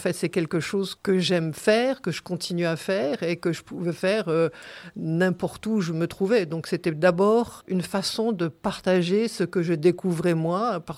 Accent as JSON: {"language": "French", "town": "Épinal", "region": "Grand Est", "country": "France", "tie": "born there", "said": "je suis née à Épinal. Épinal est ma ville natale"}